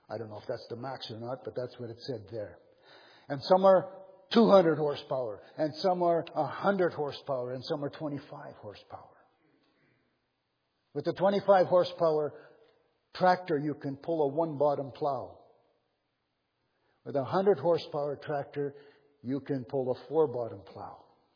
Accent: Chilliwack, British Columbia, Canada; When I grew up in Chilliwack, 40 acres was big.

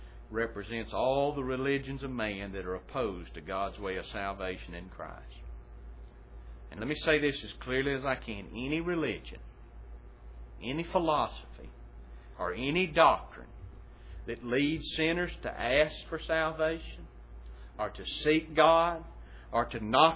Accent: Manning, Louisiana, United States; I can remember back in my hometown years ago, they'd have tent revivals where they'd come through and set it up down on the football stadium there in Manning, Louisiana

